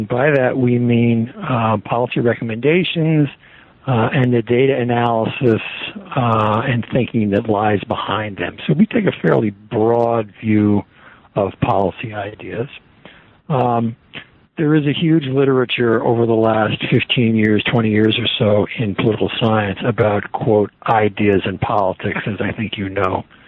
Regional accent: United States; Uwe is a Dane. I'm an American, so there are two cases right there.

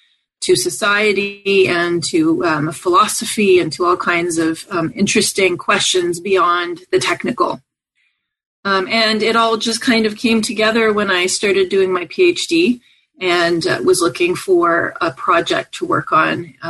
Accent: Montreal, Quebec, Canada; Well, I grew up in Montreal, Canada, and I came of age at a time when Quebec was deciding whether it was going to stay in Canada.

